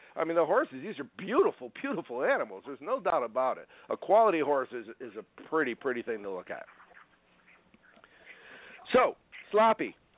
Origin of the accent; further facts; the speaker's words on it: East Coast, United States; Because, you know, growing up on the East Coast, barbecue wasn't a big deal, you know?